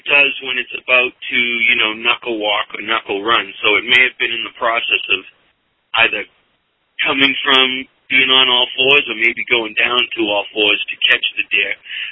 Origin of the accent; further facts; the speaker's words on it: Massachusetts, United States; the only berry that counts is the cranberry, Marco. I'm from Massachusetts.